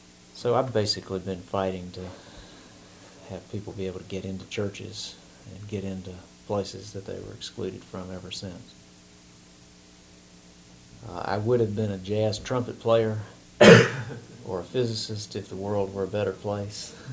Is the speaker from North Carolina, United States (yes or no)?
yes; Greensboro, North Carolina, United States; I grew up in Greensboro, in a predominantly black community during desegregation